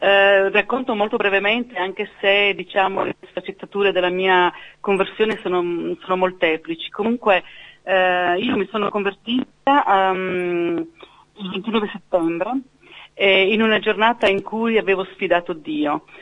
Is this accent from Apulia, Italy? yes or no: yes; Bari, Apulia, Italy; born there; now in Verona, Italy; io sono nata a Bari, in Puglia.